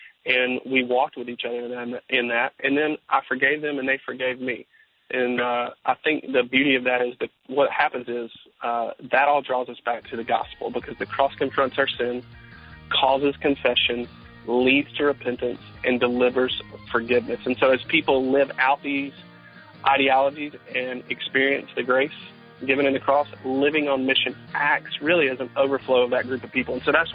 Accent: the South, United States; I'm from the South, so on that table is barbecue.

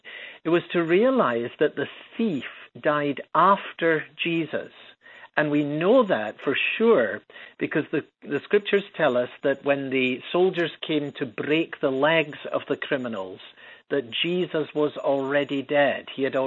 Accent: Edinburgh, Scotland, United Kingdom; now in Chicago, United States; as you'll pick up from the accent. I don't come from around the Chicago area, for sure. I was born and raised in Edinburgh, Scotland, in a Christian home.

